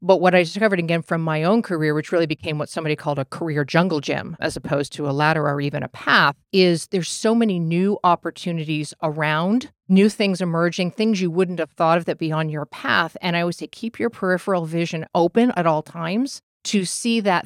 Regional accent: Needham, Massachusetts, United States; My hometown.

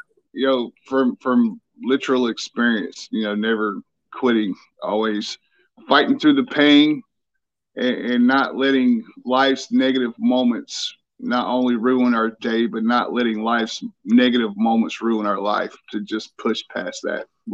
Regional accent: Malden, South Carolina, United States; I'm originally from Malden, South Carolina.

